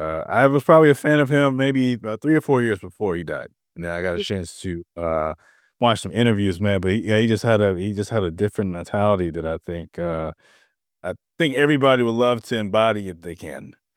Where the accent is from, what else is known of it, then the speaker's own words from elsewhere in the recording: St. Louis, Missouri, United States; So I'm from St. Louis, and I live in St. Louis